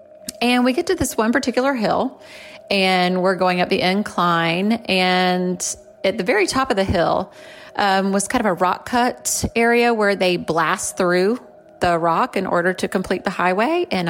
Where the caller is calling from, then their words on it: Florida, United States; I am calling you from Florida